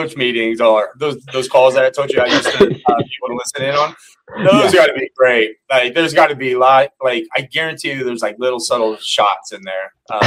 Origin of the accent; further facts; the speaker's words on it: Youngstown, Ohio, United States; So I grew up in Youngstown, Ohio, and going through the high school ranks, was recruited by a number of schools